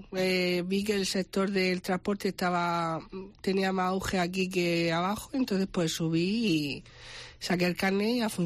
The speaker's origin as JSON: {"language": "Spanish", "region": "Region of Murcia", "country": "Spain", "lives_now": "Galicia, Spain", "said": "De hecho, yo no soy gallega, soy murciana. Y me subí para aquí"}